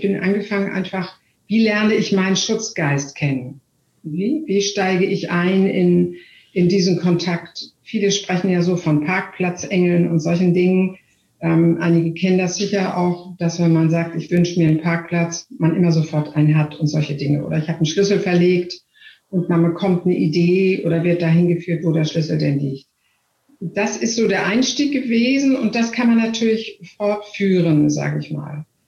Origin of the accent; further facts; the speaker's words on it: Hamburg, Germany; Ich bin Hamburgerin und liebe Hamburg sehr.